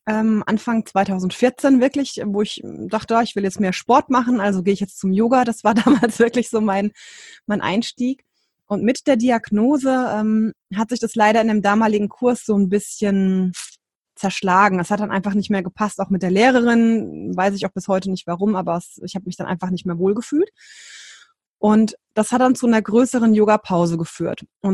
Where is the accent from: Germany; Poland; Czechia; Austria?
Germany; Rhine-Main area